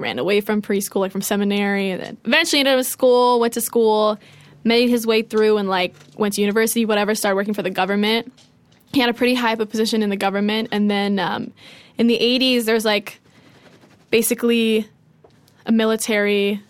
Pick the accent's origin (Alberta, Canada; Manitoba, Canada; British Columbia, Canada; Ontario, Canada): Ontario, Canada; Toronto; Yes, I'm from Canada. I was born in Canada.